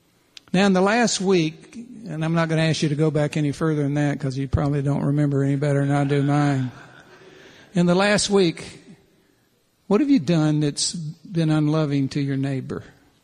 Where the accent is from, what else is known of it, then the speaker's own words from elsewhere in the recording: the South, United States; As a Southerner, I know about seceding from.